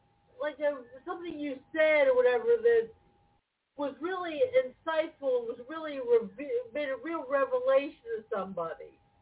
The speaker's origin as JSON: {"language": "English", "region": "East Coast", "country": "United States", "tie": "born or raised there", "lives_now": "Arizona, United States", "said": "But I grew up on the East Coast. I never realized how wonderful it was out west."}